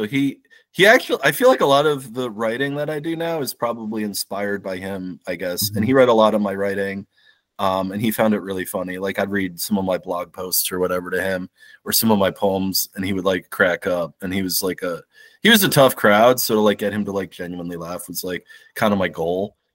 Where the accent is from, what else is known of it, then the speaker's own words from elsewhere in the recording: New York City, New York, United States; Yeah, I grew up in New York. So yeah, I grew up in New York City as a kid.